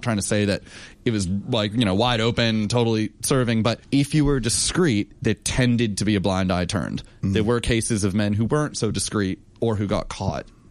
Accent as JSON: {"language": "English", "country": "United States", "tie": "born or raised there", "lives_now": "Australia", "said": "I grew up in the US, but I've lived in Australia the last 13 and a half years. I'm a dual citizen, but the accent doesn't go away."}